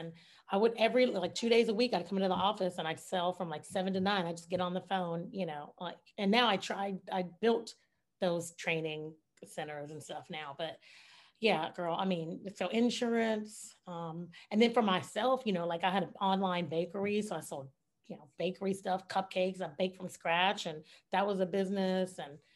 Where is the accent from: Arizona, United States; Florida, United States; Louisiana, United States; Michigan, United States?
Florida, United States; Jacksonville; And I was in Gainesville at UF. And I was from Jacksonville.